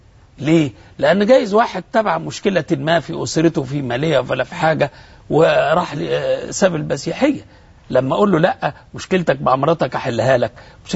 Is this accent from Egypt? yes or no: yes; Egypt; أن أنا مصري ولست عربيا.